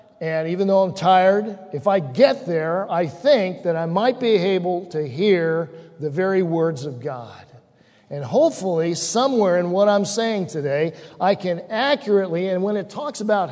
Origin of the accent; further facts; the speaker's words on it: United States; because I'm an American